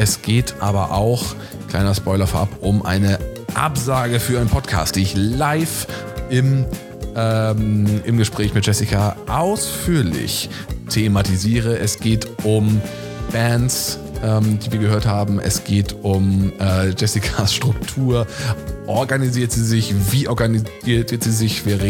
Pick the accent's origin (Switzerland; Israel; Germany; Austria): Germany; Northern Germany; ich komme aus dem Norden